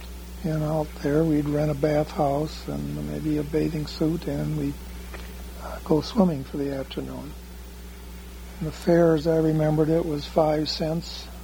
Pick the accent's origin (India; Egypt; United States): United States; Grand Haven, Michigan; born there; I was born on August 22nd, 1913, in Grand Haven, Michigan